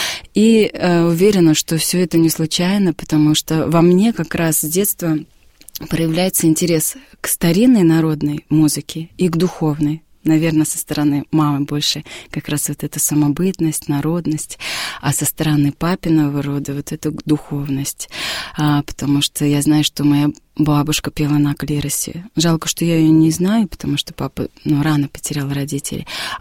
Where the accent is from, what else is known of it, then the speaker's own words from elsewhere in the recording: Yelets, Lipetsk Oblast, Russia; А сама я родом с Липецкой области, города Ельца.